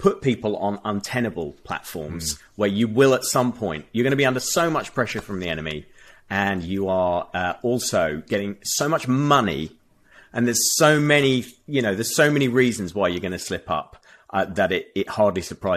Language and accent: English; United Kingdom; And then also I acknowledge I'm a Brit.